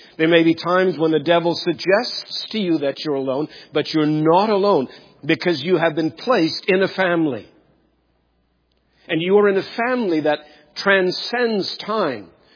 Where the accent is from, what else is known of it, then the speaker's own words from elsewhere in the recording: South Africa; I grew up in South Africa, and I did so under what you probably know of as the apartheid regime.